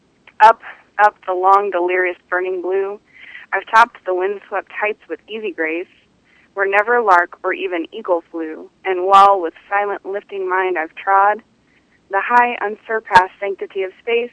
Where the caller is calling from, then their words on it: Denver, Colorado, United States; I'm calling from Denver.